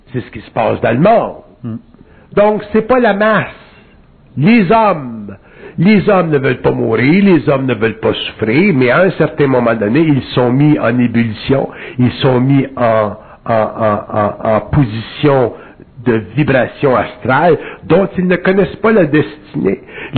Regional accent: Quebec, Canada; je viens du Canada québécois, ou du Canada, dans une situation où la guerre n'existe pas

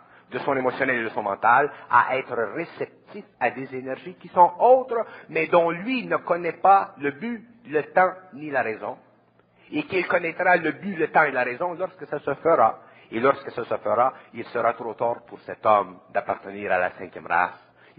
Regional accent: Montreal, Quebec, Canada

